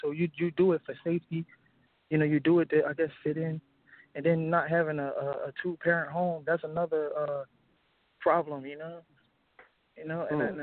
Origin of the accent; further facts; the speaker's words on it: Camden, New Jersey, United States; I'm from Camden, New Jersey. It's like a very poverty stricken city.